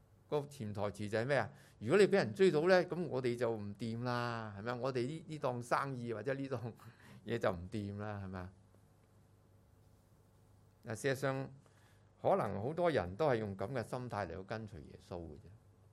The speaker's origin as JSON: {"language": "Chinese", "country": "China", "said": "我们中国人有个传统的，就是呢，我们有几千年的帝王时期嘛"}